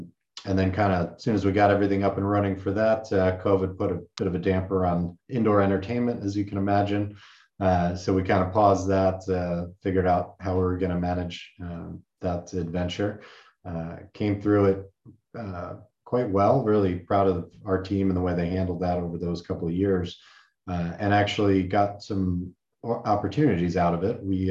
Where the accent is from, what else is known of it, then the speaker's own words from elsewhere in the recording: New York, United States; From New York originally. That's where I grew up.